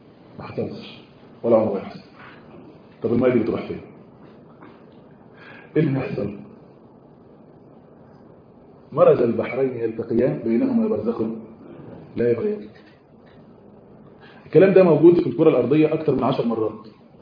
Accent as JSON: {"language": "Arabic", "country": "Egypt", "said": "كنا عندنا دورات في صعيد مصر طبعا كنا ماشيين"}